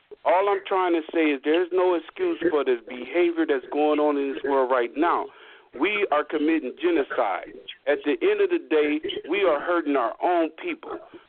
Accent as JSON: {"language": "English", "town": "Chicago", "region": "Illinois", "country": "United States", "tie": "born or raised there", "said": "I came from the ghetto. I was born in the Robert Taylor Homes in Chicago, Illinois."}